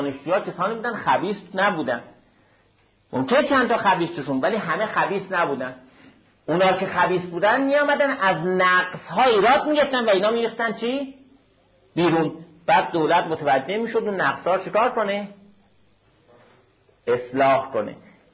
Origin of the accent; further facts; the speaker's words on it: Iran; چون منی که الان فاسد هستم، من یه ایرانی هستم